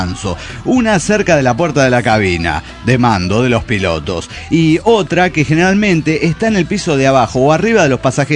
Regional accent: Cochabamba, Bolivia; Hola, ¿cómo están? … de Cochabamba, Bolivia.

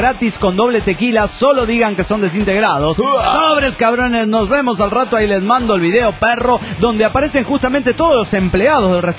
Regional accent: Tucumán, Argentina; de Tucumán.

